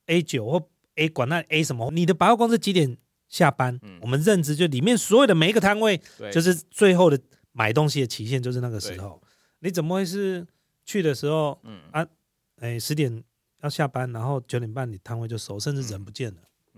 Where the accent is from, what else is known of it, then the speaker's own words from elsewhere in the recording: Taiwan; 而且我们台湾人就很怕人家偷东西，很怕人家去拿起来用